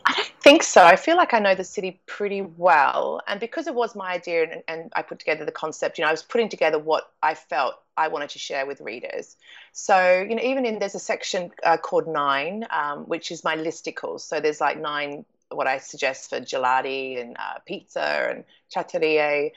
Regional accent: Australia; I grew up in Australia by the beach with, like, nothing old.

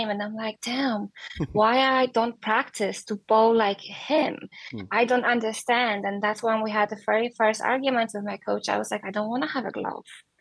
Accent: Poland; English is a second language; Later, they opened a bowling center in my hometown when I started to practice a lot. And then there was a bowling association in okay. Poland

